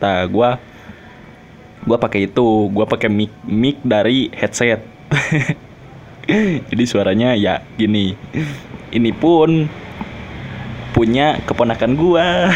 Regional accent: Garut, West Java, Indonesia; also born or lived in Sumedang / Bandung; gue lahirnya di Sumedang, jadi gue di Sumedang cuma lahir doang gitu, ikut lahir doang, udah tinggal mah di Bandung, tapi gedenya di Garut. Gede di Garut itu gara-gara gue emang pesantren di Garut itu 6 tahun kan

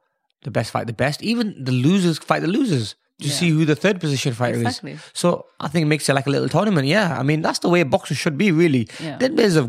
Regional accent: Pakistan; being a Muslim and being a Pakistani with a lot of Pakistanis living in Saudi Arabia

